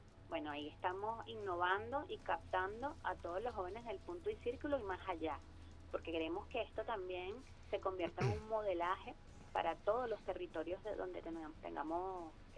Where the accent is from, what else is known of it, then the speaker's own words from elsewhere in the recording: Venezuela; la cultura del trabajo, que es la que siempre nos ha caracterizado como venezolanos y venezolanas